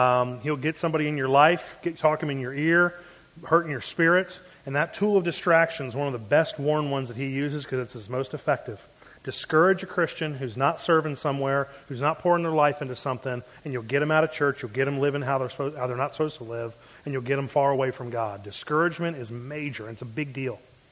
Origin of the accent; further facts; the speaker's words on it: Baltimore, Maryland, United States; because I grew up around Baltimore, in between Philly, Baltimore, and D.C., I got to play some really cool jazz joints.